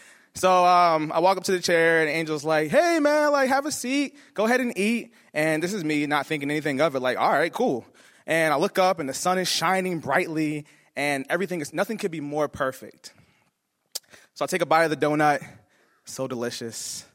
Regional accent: Elwood, New Jersey, United States; And I grew up in Elwood, New Jersey, and I grew up in a rural suburban area in a white house with my grandparents.

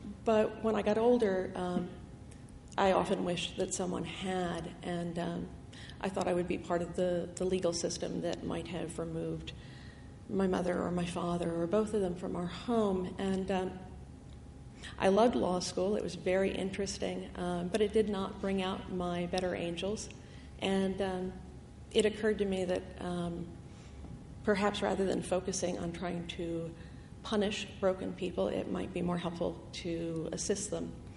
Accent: Annapolis, Maryland, United States; I grew up in Maryland. I grew up in Annapolis.

